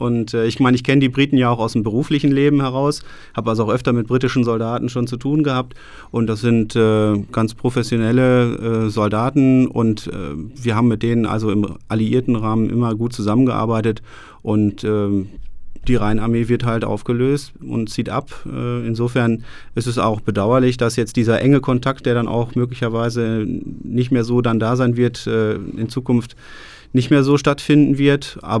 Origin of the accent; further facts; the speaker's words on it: Münster, North Rhine-Westphalia, Germany; ich komme ja aus Gremmendorf